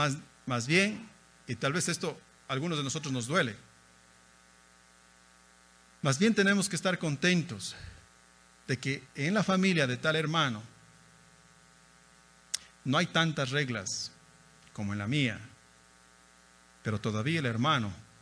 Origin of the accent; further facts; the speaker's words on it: Ecuador; Mi hogar es un hogar mezclado totalmente. Mi esposa es gringa, yo soy ecuatoriano.